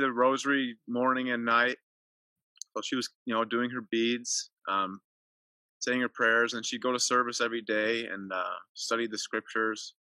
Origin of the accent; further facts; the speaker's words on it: Illinois, United States; Well, I grew up in the Midwest in a suburb of Chicago.